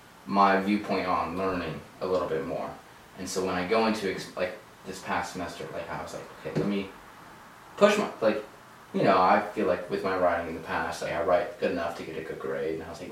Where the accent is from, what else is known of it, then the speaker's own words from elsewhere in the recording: Columbus, Ohio, United States; Growing up in Ohio, which is a landlocked state, in Columbus, which is not by a Great Lake or anything like that, I have limited time.